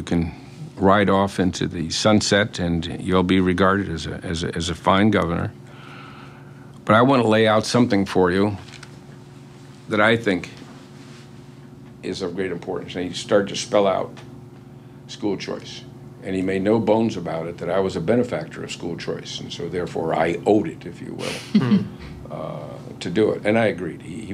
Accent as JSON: {"language": "English", "town": "Bronx", "region": "New York", "country": "United States", "tie": "born or raised there", "said": "And this is where growing up in the Bronx, I think, paid handsome dividends."}